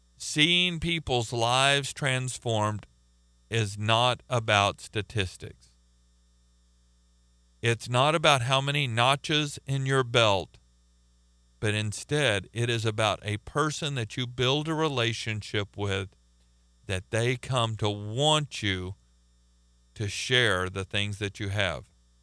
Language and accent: English; Oklahoma, United States; now in Chicago, United States; because I encountered this when I first moved to Chicago. I'm from Oklahoma. We're pretty friendly.